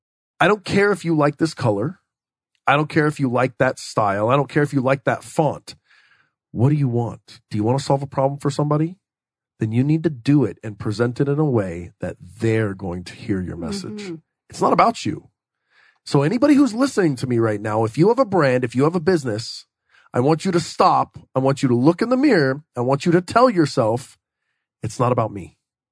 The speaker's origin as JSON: {"language": "English", "region": "Texas", "country": "United States", "tie": "born or raised there", "said": "well, I'm from Texas. I grew up in Texas, and Texans are known for being tall tale tellers and fish stories."}